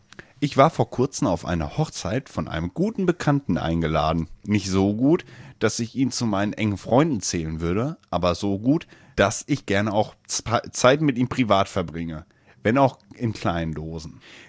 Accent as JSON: {"language": "German", "town": "Soest", "region": "North Rhine-Westphalia", "country": "Germany", "said": "Ich komme aus Soest."}